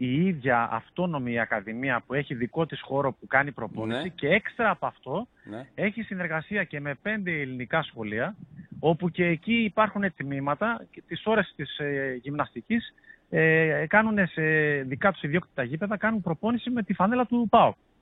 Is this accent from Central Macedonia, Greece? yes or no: yes; Thessaloniki, Central Macedonia, Greece; γιατί ενώ είμαι Θεσσαλονικιός, τα τελευταία 2 χρόνια δούλευα σε ομάδες της Κρήτης.